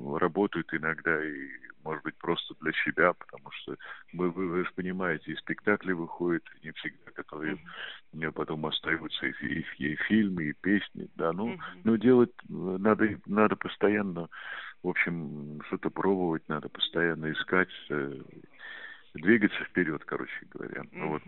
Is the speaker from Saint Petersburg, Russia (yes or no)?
no; Moscow, Russia; Я родился в Москве, я родился в Сокольниках, поэтому Москву я очень хорошо знаю. Я не приезжий человек. Вот я прожил здесь всю свою жизнь